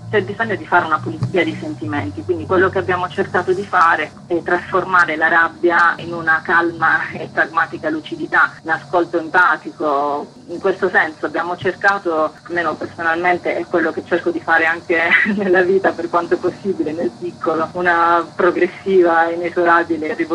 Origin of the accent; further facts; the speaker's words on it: Apulia, Italy; anche se io sono pugliese.